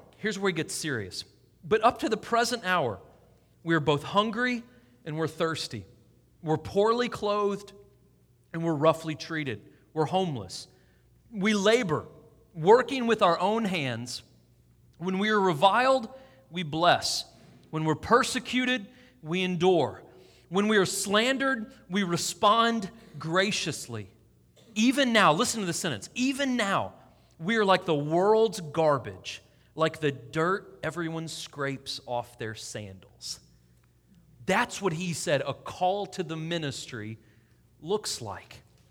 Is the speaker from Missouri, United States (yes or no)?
yes; St. Louis, Missouri, United States; my wife's from Boston and New York. I'm from St. Louis originally.